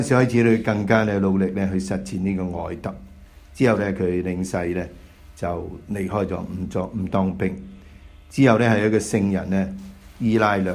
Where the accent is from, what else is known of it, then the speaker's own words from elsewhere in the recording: China; 这些一些我们中国人讲道，有自己的规律